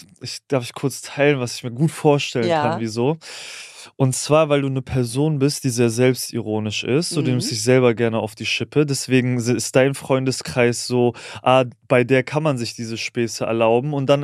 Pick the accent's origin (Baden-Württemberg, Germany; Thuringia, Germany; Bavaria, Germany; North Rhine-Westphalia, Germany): Bavaria, Germany; Ich komme aus Bayern.